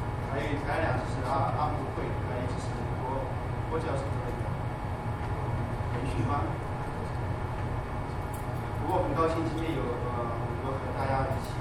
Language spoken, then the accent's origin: Chinese; Hubei, China; 我是湖北人